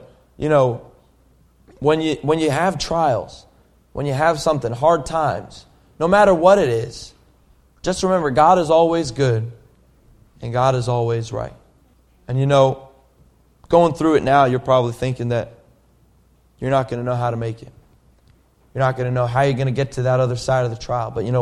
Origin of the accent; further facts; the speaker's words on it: Somerset, New Jersey, United States; I'm from Somerset, New Jersey, by the way.